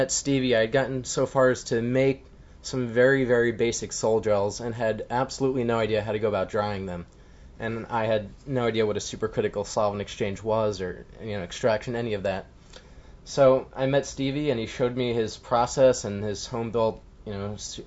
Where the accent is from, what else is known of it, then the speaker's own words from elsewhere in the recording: Brewster, New York, United States; So I'm from Brewster, New York, which is a suburb about an hour and a half north of Manhattan.